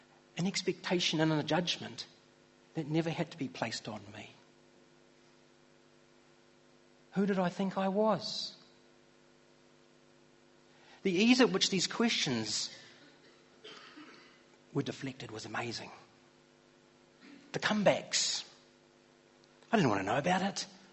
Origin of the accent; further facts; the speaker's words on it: New Zealand; Because I'm not Māori. But I'm not British or English either. I'm a Pākehā New Zealander.